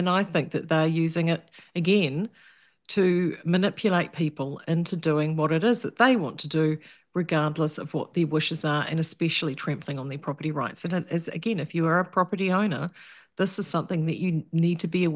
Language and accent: English; Gisborne, New Zealand; I'm from Gisborne, and there's been floods through the plains of Gisborne for time immemorial.